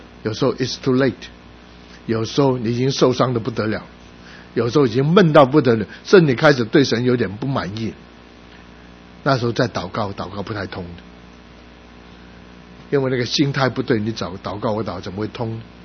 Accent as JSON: {"language": "Chinese", "region": "Guangdong", "country": "China", "said": "我们广东人说大阵仗"}